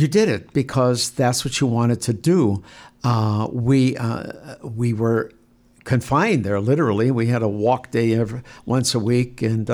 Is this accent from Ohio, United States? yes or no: yes; Cleveland, Ohio, United States; I grew up on East 36th Street between Payne and Superior Avenue.